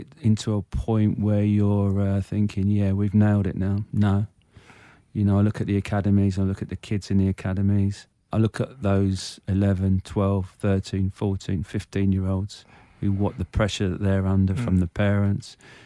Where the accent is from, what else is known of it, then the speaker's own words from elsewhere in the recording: Munster, Ireland; Yeah, I mean, I'm Irish, so it's really strange. So I used to go back home to Ireland every summer. Mm. We had a farm in Ireland in County Clare. 100% my blood is Irish.